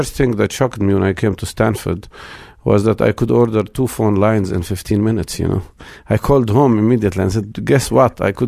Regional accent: Ramallah, West Bank, Palestine; also born or lived in Jerusalem / Soviet Union; I was born in Jerusalem in 54, and then my father worked in Ramallah city, so we lived most of our life in that city. He originates from a village near Ramallah called Deir Hassani. So I grew up there

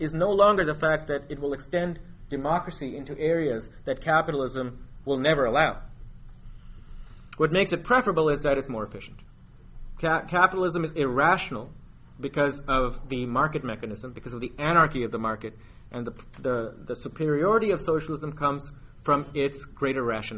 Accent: India; I grew up in India, and I didn't know anybody who wasn't a socialist till I was 18. And my family was very left-wing, and they were all activists

